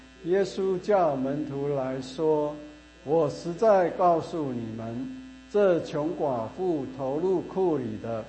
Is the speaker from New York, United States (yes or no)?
no; California, United States; 我说哦，我是加州的。